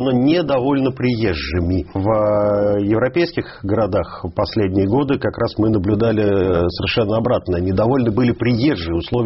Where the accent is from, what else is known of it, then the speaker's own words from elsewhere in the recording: Moscow, Russia; И хотя я сам москвич, я, наверное, поругаю свой родной город